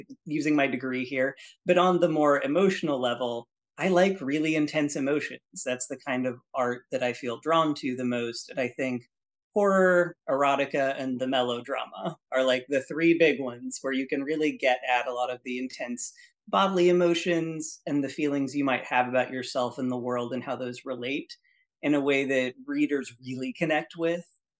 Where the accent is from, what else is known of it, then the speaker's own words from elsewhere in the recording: Appalachia, United States; the things that were normal as a child growing up in Appalachia the South